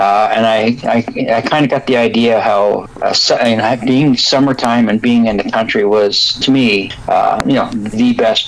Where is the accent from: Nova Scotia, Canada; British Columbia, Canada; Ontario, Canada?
Ontario, Canada; Toronto; also born or lived in Ottawa / Cobden; I was born in Ottawa, and yes. We grew up in Toronto, though.